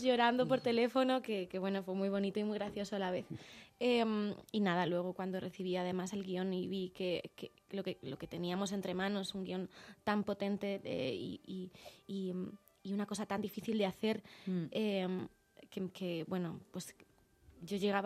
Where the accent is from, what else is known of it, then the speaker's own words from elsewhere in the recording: Alcobendas, Community of Madrid, Spain; Yo soy de Alcobendas, también soy de barrio.